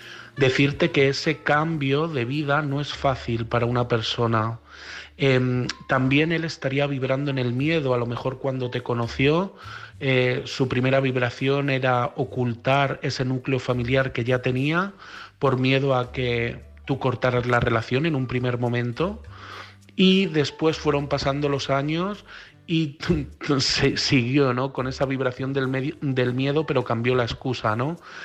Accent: Madrid, Community of Madrid, Spain; de Madrid y me gustaría opinar

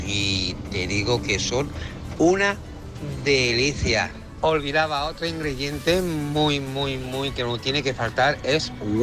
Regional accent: Italy; Spanish is a second language; Chicos, como buen italiano, canelones.

